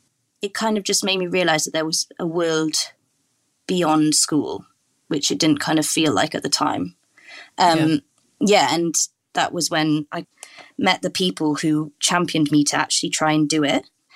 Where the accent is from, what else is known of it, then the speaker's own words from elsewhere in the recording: Wales, United Kingdom; So I'm Welsh speaking